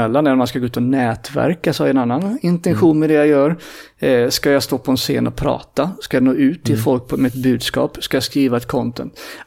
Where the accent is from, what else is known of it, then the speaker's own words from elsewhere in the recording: Stockholm, Stockholm County, Sweden; Jag kommer från Stockholm.